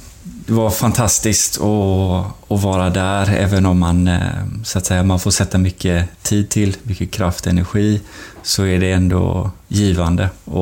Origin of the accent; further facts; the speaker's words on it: Sweden; komma in som svensk på Red Bull där